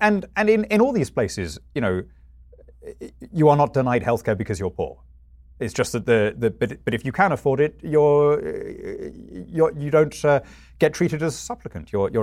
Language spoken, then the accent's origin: English; United Kingdom; So I'm British rather than European.